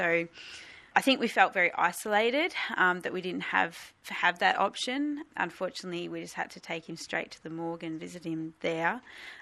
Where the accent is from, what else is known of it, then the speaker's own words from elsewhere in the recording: Nicholson, Victoria, Australia; I'm from Nicholson in Victoria, Gippsland.